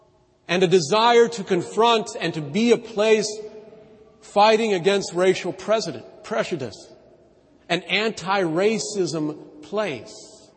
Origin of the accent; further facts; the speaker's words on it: La Crosse, Wisconsin, United States; African-American member of the Franciscan Sisters of Perpetual Adoration based in my hometown in La Crosse.